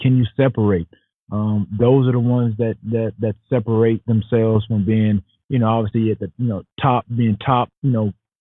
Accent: Alabama, United States; I'm from Alabama. I'm an Alabama fan.

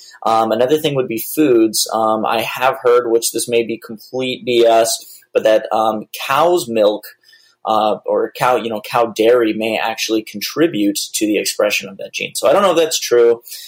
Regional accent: Mobile, Alabama, United States; I'm from Mobile, Alabama.

